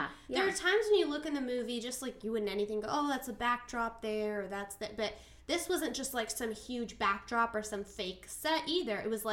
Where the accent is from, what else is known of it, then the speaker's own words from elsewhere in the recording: California, United States; you know, we're from Southern California. We know a mountain when we see one